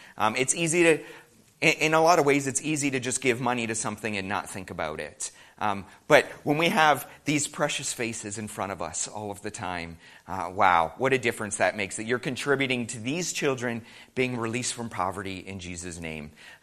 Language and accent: English; Canada; obviously I'm not from here, I'm from Canada, let's get that out of the way. We have this saying in Canada called the back row Baptists.